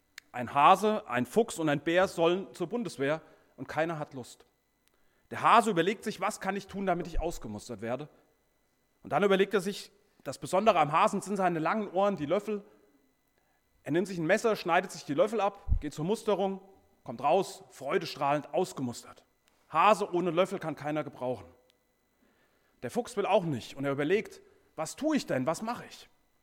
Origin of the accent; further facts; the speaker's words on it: Eringshausen, Hesse, Germany; now in Edingen, Germany; gebürtiger Eringshäuser, wohne jetzt in Edingen.